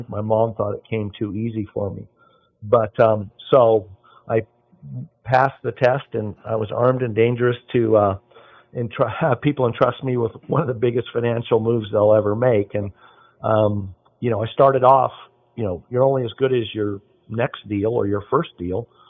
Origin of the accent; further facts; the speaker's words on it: Carmel, California, United States; So I'm born and raised in Carmel, Pebble Beach. My folks moved out here in the 60s.